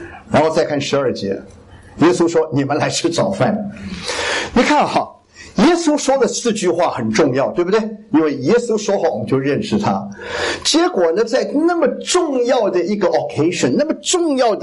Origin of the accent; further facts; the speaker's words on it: Guangdong, China; 我都系广东人